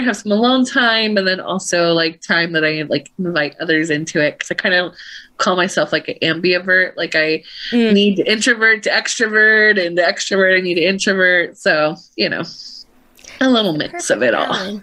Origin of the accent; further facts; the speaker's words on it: Tampa, Florida, United States; born there; Yeah, I was born in Tampa, so I think that's probably why like they're close to my heart.